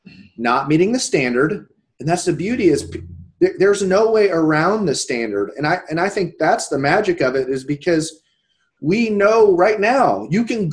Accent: Florida, United States; like, growing up in Florida, you can go

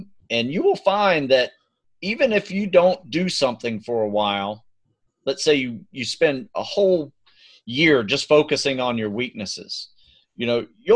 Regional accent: Florida, United States; I grew up in Florida.

